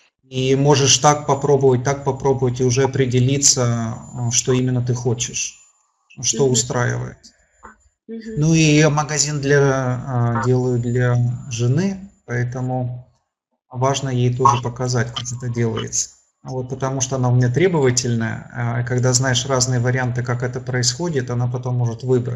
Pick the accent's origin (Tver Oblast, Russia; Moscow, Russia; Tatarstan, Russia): Tatarstan, Russia; Kazan; Я из Казани